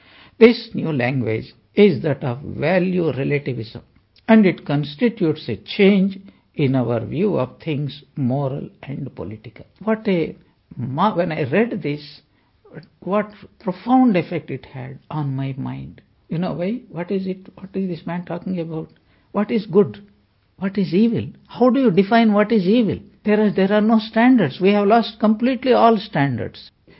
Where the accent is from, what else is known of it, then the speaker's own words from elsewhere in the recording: India; And I am from India. So, still, my mind is from India only.